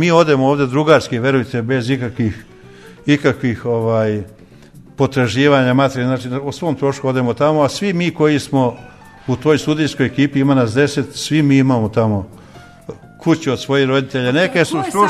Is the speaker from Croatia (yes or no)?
yes; Lička Kaldrma, Croatia; kad me pitaju … odakle si, iz Ličke Kaldrme.